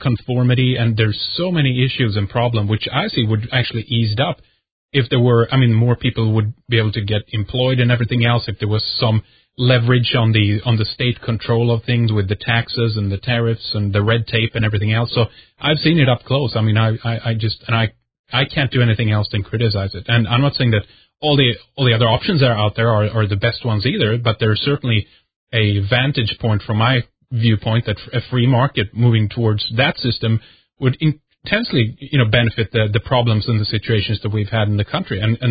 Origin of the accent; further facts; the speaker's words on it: Sweden; English is a second language; I'm born and raised in Sweden.